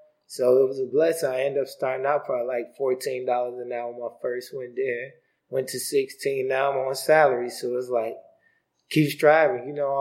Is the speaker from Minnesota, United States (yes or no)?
yes; Minnesota, United States; I grew up in Minnesota. She lived in Chicago.